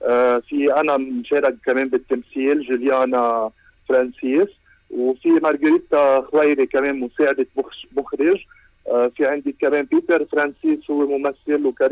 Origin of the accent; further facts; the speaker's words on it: Lebanon; وبالمصاري يعني نحن لبنانية وبنعرف الوضع على الكل